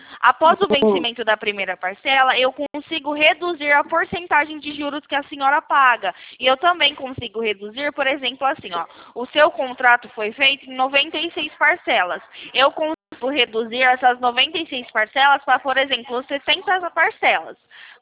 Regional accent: São Paulo, Brazil; Sou aqui do interior de São Paulo

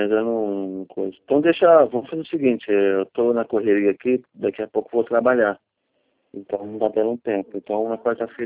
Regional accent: Matão, São Paulo, Brazil; eu sou de Matão, né? Eu sou aqui de Matão.

